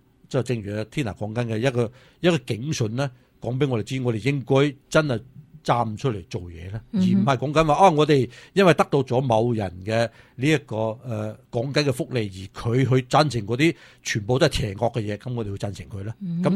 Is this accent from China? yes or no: no; United States